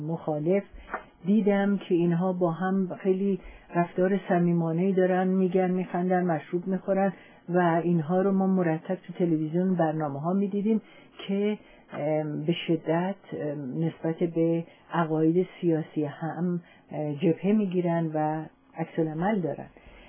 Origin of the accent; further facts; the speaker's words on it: Iran; به عنوان یک زن، به عنوان یک مادر و به عنوان یک ایرانی.